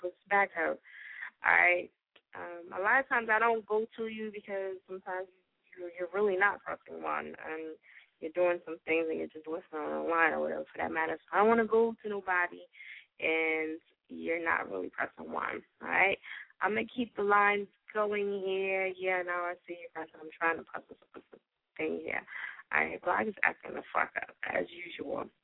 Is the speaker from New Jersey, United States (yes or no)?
yes; New Jersey, United States; You know what? I'm from Jersey. That's all I'm gonna blame it on.